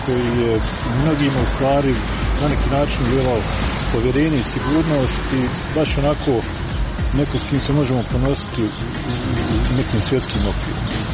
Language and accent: Bosnian; Bosnia & Herzegovina; biti ponosan kao Bosanac, Hercegovac